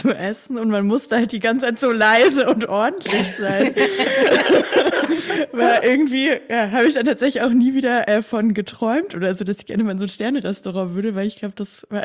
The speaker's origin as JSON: {"language": "German", "region": "Baden-Württemberg", "country": "Germany", "tie": "born there", "said": "Ich bin tatsächlich im Schwarzwald geboren"}